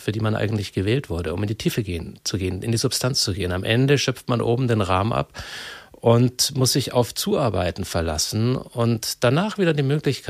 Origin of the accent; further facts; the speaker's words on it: Bavaria, Germany; accent: Old Bavarian; Oberfranke, wenn es sagen muss, geht schon. Und dann bin ich aber in Oberbayern auf die Schule gegangen. Und in Rosenheim und habe letztlich das Altbayerische und das Fränkische mitbekommen und fühle mich in dem Sinne wirklich als Bayer im breitesten Sinne.